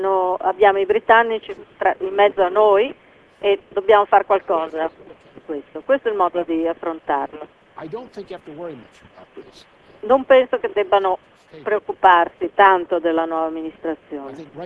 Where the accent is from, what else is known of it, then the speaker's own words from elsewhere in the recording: United States; Italian is a second language; Io sicuramente ho fatto tutto quello che potevo come americano per avvisare la Russia